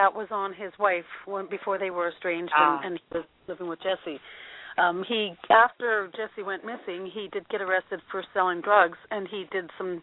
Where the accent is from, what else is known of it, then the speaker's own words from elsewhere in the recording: Canada; because we're from Canada, and I asked her when she's coming home